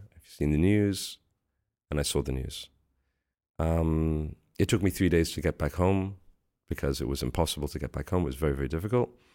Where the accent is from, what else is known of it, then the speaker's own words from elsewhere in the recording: Hong Kong; also born or lived in London / New York / Boston; now in Tel Aviv, Israel; because I grew up in Hong Kong and London. I've lived in New York and Boston.